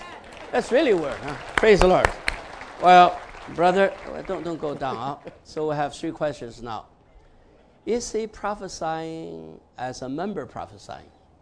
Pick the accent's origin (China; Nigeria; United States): China; English is a second language; moved away; You know, when I first come, you know, I'm from China, right?